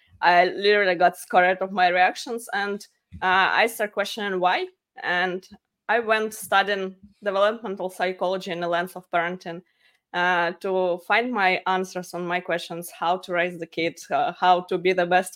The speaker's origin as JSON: {"language": "English", "country": "Ukraine", "moved": "yes", "lives_now": "United States", "said": "I'm in Texas near the Houston area. Mm-hmm. Yeah, but originally I'm from Ukraine. We came here 4 years ago."}